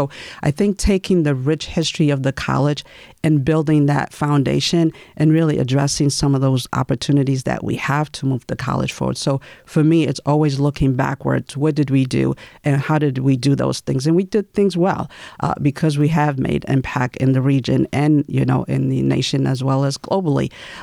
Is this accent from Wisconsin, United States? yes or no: no; The Bronx, New York, United States; So growing up in the Bronx, part of it is that I went to a very large high school.